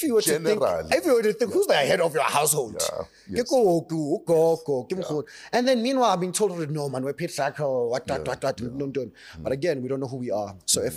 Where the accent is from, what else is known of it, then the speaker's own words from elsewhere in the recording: Pakistan; I'm a Pakistani.